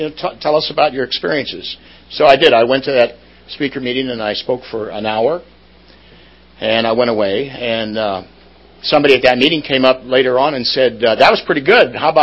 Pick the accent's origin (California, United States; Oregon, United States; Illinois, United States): California, United States; Aptos; I'm happy to see there's a few people from Santa Cruz here. I'm from Aptos.